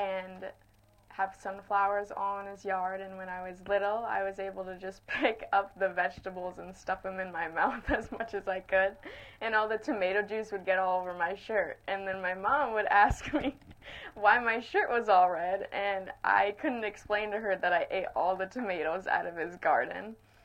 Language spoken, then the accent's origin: English; White Bear Lake, Minnesota, United States; I'm from White Bear Lake, Minnesota.